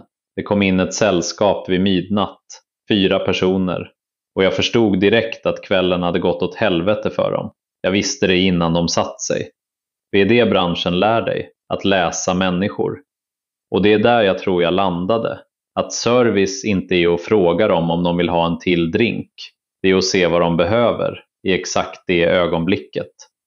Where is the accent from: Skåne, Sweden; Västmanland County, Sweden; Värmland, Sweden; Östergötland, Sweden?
Västmanland County, Sweden; Västerås; Jag är från Västerås, industristad.